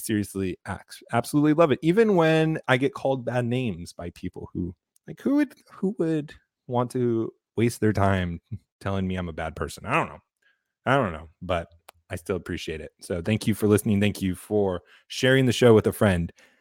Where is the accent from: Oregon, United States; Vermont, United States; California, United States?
California, United States; Now, I come from California, where there is no end to what you can do as a teacher in California and still not get fired.